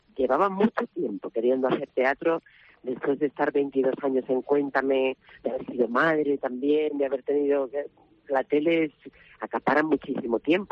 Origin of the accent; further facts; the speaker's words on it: Valencia, Valencian Community, Spain; Estoy feliz de estar ahí en mi tierra, en Valencia.